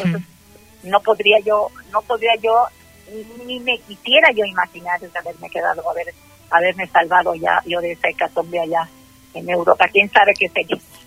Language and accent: Spanish; Mexico; Nosotros somos mexicanas, yo soy mexicana, y a mí me gusta la historia, la tradición, y me siento parte de este hermosísimo país.